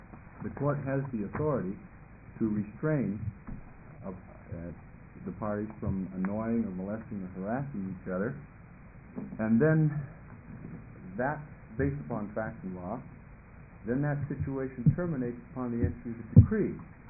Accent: Portland, Oregon, United States; I'm from Portland, Oregon.

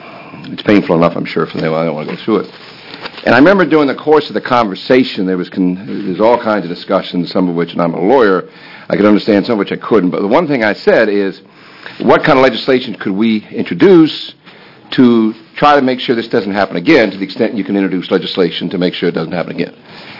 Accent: Ireland; so you can pick on me because I'm Irish

